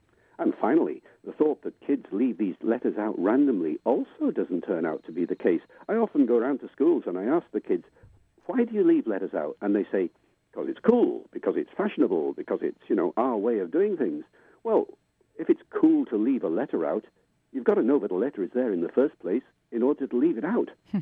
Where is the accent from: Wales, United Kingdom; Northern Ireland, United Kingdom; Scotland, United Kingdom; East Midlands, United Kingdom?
Wales, United Kingdom; I grew up with Welsh as a second language when I grew up in Wales here once upon a time.